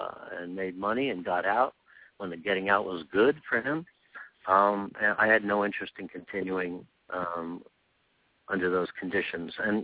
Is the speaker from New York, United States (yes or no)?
yes; New York, United States; I'm an Italian-American. I grew up in New York.